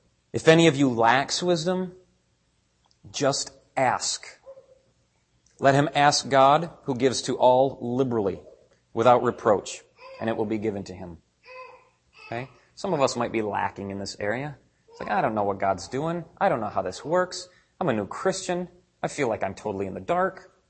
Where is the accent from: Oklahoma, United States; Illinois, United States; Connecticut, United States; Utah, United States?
Illinois, United States; Chicago; born there; I'm like, that's why I was born in Chicago.